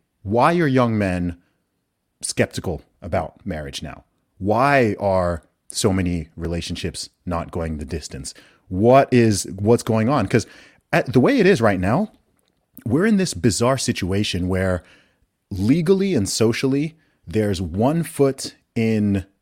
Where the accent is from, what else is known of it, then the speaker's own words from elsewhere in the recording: Saudi Arabia; I'm also from a Nigerian background. I'm not like totally westernized. I grew up in Saudi Arabia in the Middle East.